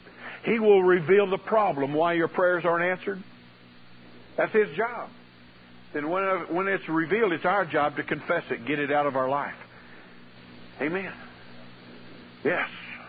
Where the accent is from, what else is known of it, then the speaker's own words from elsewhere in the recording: San Antonio, Texas, United States; As my pastor, as I was growing up in San Antonio, said